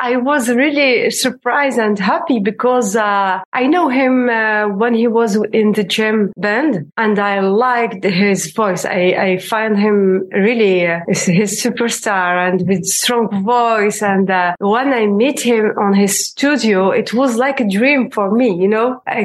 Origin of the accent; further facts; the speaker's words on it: Algiers, Algiers Province, Algeria; Yes, I grew up in Algiers.